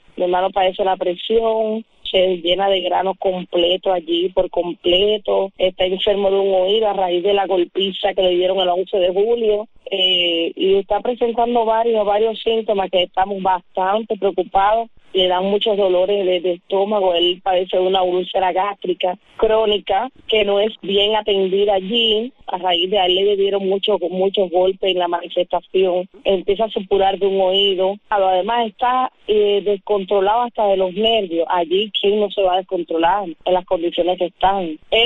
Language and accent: Spanish; Cuba; reclamar un derecho como ciudadanos cubanos, como estamos